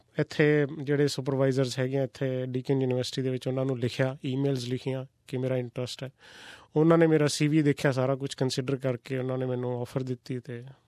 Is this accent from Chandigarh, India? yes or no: yes; Chandigarh, India; ਮੈਂ ਜੀ ਬੇਸਿਕਲੀ ਮੈਂ ਚੰਡੀਗੜ੍ਹ ਤੋਂ ਬਿਲੋਂਗ ਕਰਦਾ, ਮੇਰੀ ਸਾਰੀ ਸਟੱਡੀਜ਼ ਚੰਡੀਗੜ੍ਹ ਦੀ ਰਹੀ ਹੈ